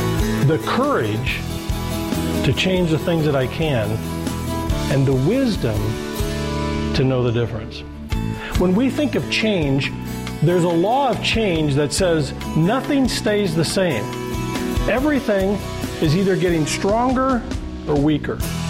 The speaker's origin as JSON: {"language": "English", "town": "Jackson", "region": "Michigan", "country": "United States", "tie": "born or raised there", "said": "and from my hometown, Dave from Jackson, Michigan."}